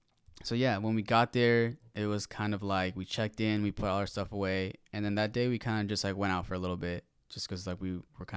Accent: Seattle, Washington, United States; So, I was looking around for, like, Seattle, because we're from Seattle

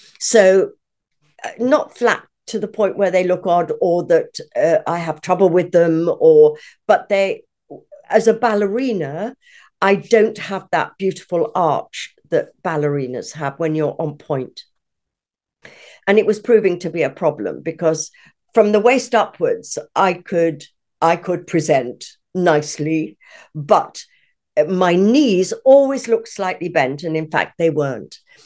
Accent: Stratford-upon-Avon, West Midlands, United Kingdom; born there; I was born in Stratford-on-Avon in Warwickshire, Shakespeare's birthplace, obviously, as everyone I'm sure knows.

